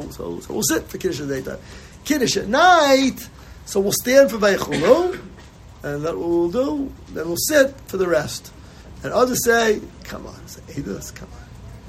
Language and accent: English; Krakow, Lesser Poland, Poland; Of course. It's a show. I come from Krakow.